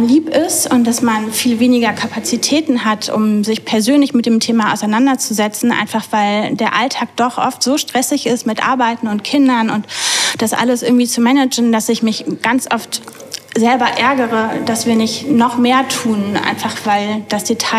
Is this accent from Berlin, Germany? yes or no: no; Münster, North Rhine-Westphalia, Germany; now in Basel, Switzerland; wir sind vor 3 Jahren aus Münster hergezogen